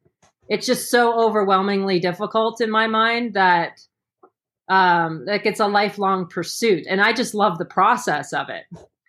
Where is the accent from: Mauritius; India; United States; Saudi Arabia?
Saudi Arabia; I'm pretty sure like just growing up in Saudi was just, even though I might not have known it was exotic, it still felt exotic in some ways, you know?